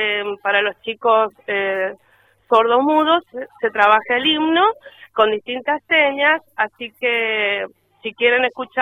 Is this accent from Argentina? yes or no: yes; Argentina; como argentinos nos tenemos que sentir muy orgullosos de tener nuestro himno